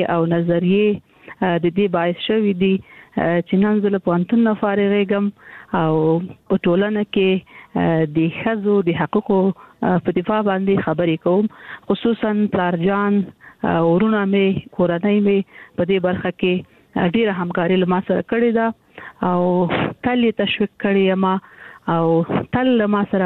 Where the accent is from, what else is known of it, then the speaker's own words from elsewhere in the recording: Kandahar, Afghanistan; also born or lived in Kabul; زه د کندهار یم، د کندهار د دنیا انالیسي کې مې زده کړې وکړې او کابل پوهنتون ته ولاړم.